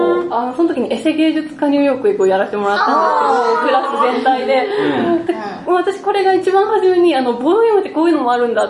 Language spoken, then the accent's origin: Japanese; Yamanashi, Japan; 私山梨出身なんですけど